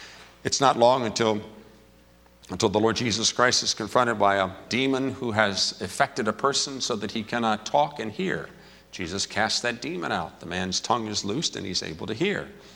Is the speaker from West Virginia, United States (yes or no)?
yes; West Virginia, United States; Now, I'm from West Virginia. I haven't been around, but I have seen the sun rise and watched the chicken lay the egg.